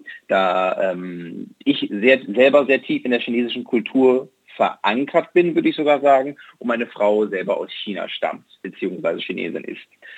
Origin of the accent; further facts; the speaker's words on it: Germany; dass ich aus Deutschland komme.